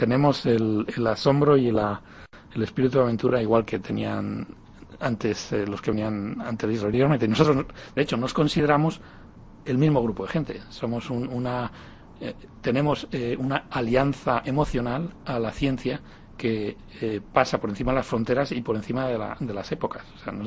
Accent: Spain; now in United States; soy español, ciudadanía española y americana, tengo la doble ciudadanía, y cuando puedo voto allí también.

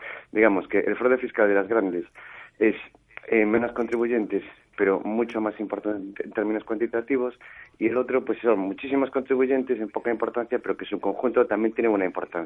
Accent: Galicia, Spain; De hecho, yo soy gallego.

